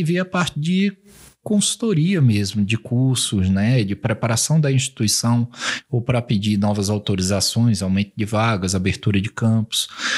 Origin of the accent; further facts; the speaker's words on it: Pernambuco, Brazil; moved away; Eu vim de Pernambuco, eu vim para cá em 2001, né?